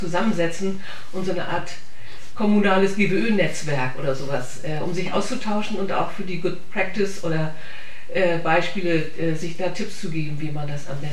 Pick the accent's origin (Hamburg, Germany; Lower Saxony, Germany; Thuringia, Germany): Hamburg, Germany; Ich komme aus Hamburg, ne?